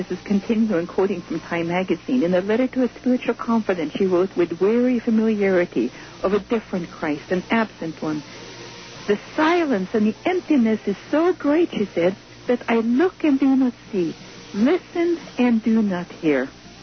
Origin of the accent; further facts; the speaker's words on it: Oslo, Norway; this is back in 1979 in Norway, where I grew up, actually, in my hometown, the capital of Norway, Oslo